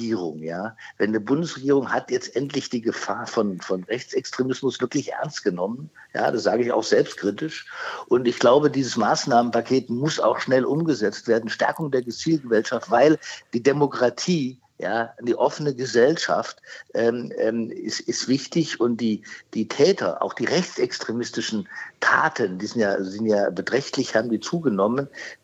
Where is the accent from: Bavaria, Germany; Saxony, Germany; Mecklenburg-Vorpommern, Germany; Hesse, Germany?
Hesse, Germany; das sage ich auch als Abgeordneter, auch als Hesse.